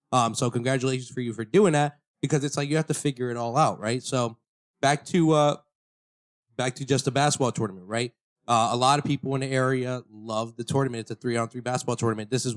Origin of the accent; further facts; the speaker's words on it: Pennsylvania, United States; I'm from the Poconos, so I don't want to get into that beef or the squabble.